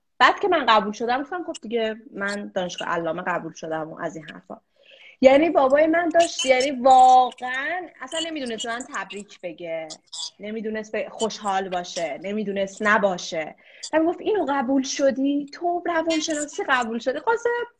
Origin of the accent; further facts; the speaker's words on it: Iran; moved away; البته ما اگر که از ایران اومدیم بیرون